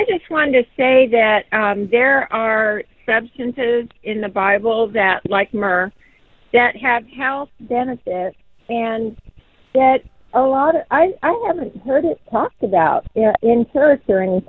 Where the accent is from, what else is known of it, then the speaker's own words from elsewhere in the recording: California, United States; I grew up in California, and there is more New Age there.